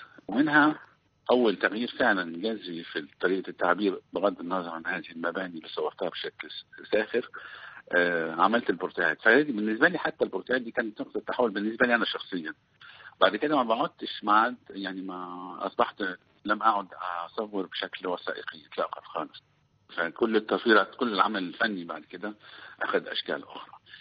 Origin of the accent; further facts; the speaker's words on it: Egypt; بالرغم أنه عندنا في مصر كان في المفردات دي